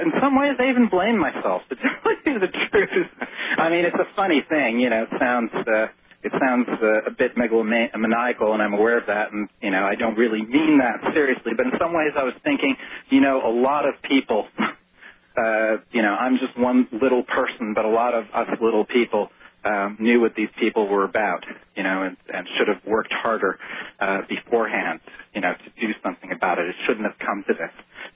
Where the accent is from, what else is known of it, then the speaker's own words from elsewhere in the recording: New York, United States; New York is my hometown, and I'm calling frantically to find out about family and such